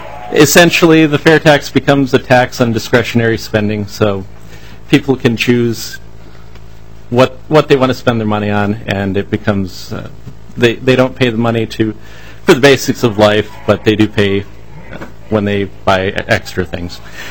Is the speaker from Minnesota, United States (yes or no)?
yes; Wabasha, Minnesota, United States; I'm from Wabasha.